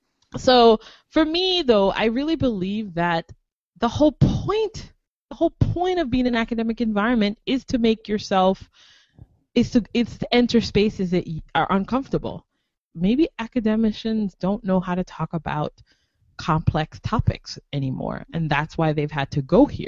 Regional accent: Jamaica; I'm Jamaican

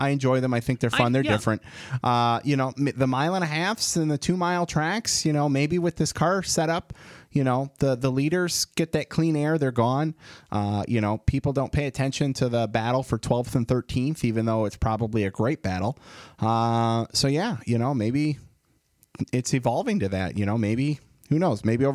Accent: Warren, Michigan, United States; My hometown of Warren, Michigan. He went to the same high school that Zaylin went to that I would have gone to.

